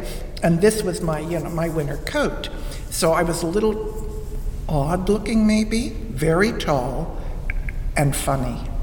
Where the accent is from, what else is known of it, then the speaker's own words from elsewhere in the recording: Grafton, Pennsylvania, United States; I was born in Grafton, PA, which is a suburb of Blacklick, PA, which is near Indiana, PA. But Grafton doesn't exist anymore.